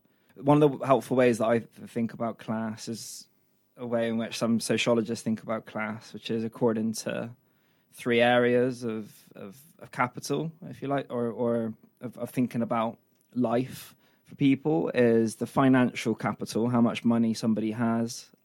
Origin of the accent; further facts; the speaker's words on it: Bristol, South West England, United Kingdom; Whereas if they were new to Bristol, they say, "Where are you from?" I say, "Easton."